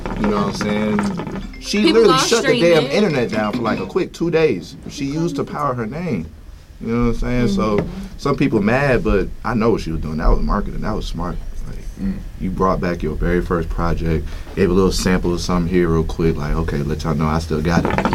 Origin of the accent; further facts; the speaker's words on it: Atlanta, Georgia, United States; North side, right there by Cumberland. So, yeah, I was right there.